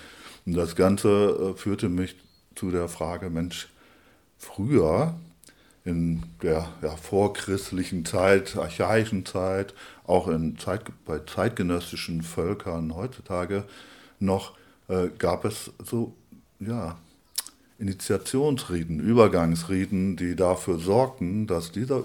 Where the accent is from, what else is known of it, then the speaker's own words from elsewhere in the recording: Lower Saxony, Germany; moved away as an adult; now in Freiburg, Germany; Also ich bin gebürtiger Ostfriese, das werde ich sprachlich auch nicht ganz verbergen können. Freue mich aber auch darüber.